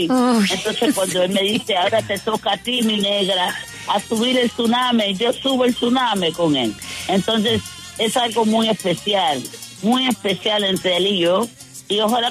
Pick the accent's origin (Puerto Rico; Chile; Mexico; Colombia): Puerto Rico; Molusco, que es un locutor grandísimo de Puerto Rico, de mi tierra